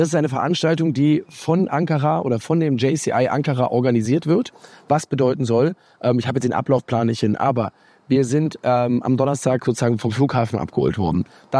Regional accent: Cologne, North Rhine-Westphalia, Germany; Ich bin aus Köln

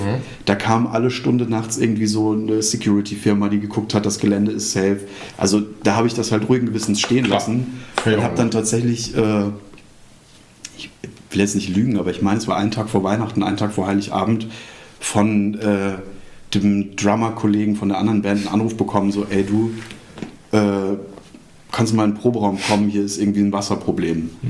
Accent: Lorsch, Hesse, Germany; Lorsch heißt das kleine, beschauliche Dörfchen, wo ich groß geworden bin.

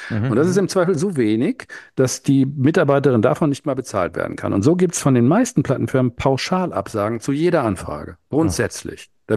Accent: Darmstadt, Hesse, Germany; also born or lived in Osnabrück; weil das jemand aus Darmstadt hier ist, aus meiner Heimatstadt, was nicht ganz stimmt, meine Heimatstadt ist Osnabrück, aber ich bin hier groß geworden.

